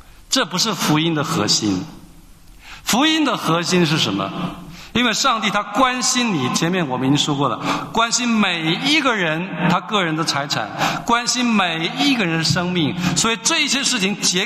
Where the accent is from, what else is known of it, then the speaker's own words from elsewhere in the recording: Taiwan; 我来自台湾，我观察台湾的教会都是这样，不管是主流的 我们所谓的国语教会，或者是当年反对国民党政权的长老教会，都是一样。